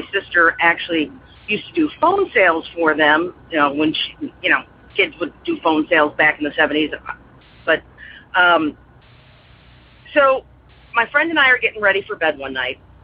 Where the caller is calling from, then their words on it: Aurora, Illinois, United States; I'm calling from Aurora, Illinois.